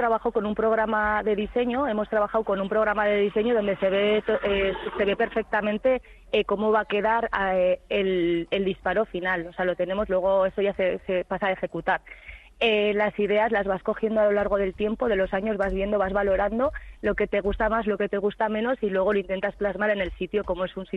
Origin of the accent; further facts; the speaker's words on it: Pamplona, Navarre, Spain; yo que soy de Pamplona de siempre, de toda la vida